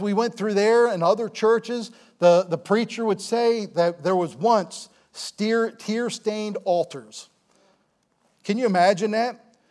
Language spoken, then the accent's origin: English; Baltimore, Maryland, United States; I grew up down in Baltimore. I grew up in, went to Rosedale Baptist with Kim, but I grew up in Central Baptist Church on North Marlin Avenue in Essex.